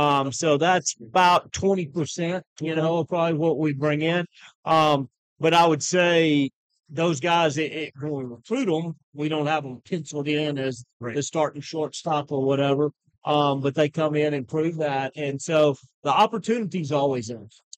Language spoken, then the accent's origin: English; Texas, United States; And, you know, I'm from Texas, grew up in Texas.